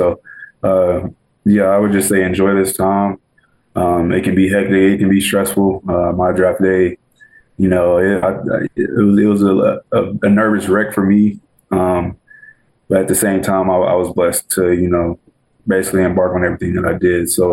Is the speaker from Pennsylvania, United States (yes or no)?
no; Port Arthur, Texas, United States; So I'm from, like I said earlier, I'm from Port Arthur, Texas, and I went to high school at Port Neches Groves High School.